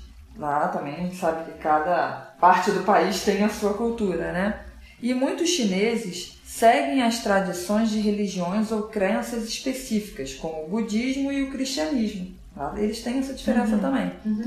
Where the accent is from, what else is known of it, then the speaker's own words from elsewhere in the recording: Rio de Janeiro, Brazil; Tá tudo certo pra mim e pra você, que somos cariocas, nascida no Brasil, temos a mesma cultura